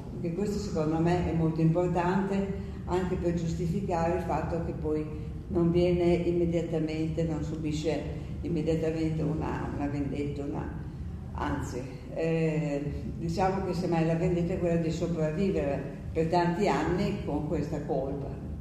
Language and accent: Italian; Modena, Emilia-Romagna, Italy; Che io sono di Modena, quindi l'ho vista benissimo tante volte.